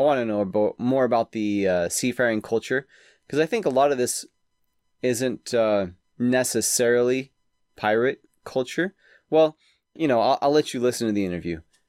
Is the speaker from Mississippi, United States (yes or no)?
no; Texas, United States; I grew up in Texas, so Juneteenth was always a thing.